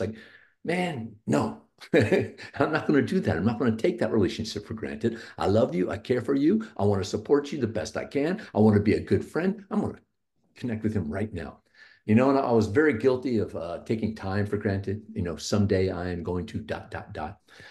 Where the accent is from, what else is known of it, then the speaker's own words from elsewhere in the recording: Houston, Texas, United States; I am not a Pittsburgh native. I'm not a Pittsburgh Steelers fan. I was born in Houston, Texas. I was born in 1964. So when I was growing up, I was a good Texan